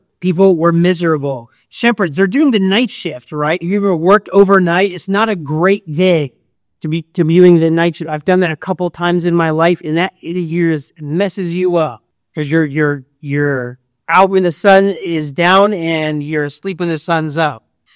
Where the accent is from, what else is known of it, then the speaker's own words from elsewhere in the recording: United States; Even as an American, one of our greatest documents is the U.S. Declaration of Independence.